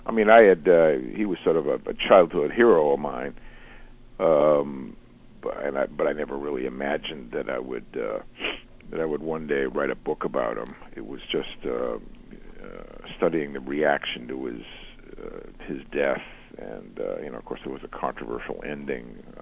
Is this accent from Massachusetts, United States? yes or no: yes; Boston, Massachusetts, United States; Well, he was a national icon, really, and I grew up in Boston.